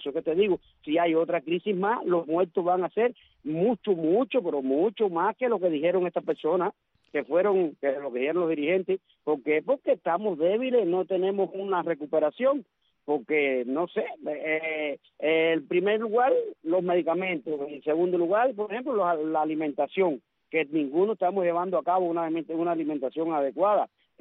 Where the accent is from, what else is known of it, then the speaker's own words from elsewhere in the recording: Cuba; como decimos un cubano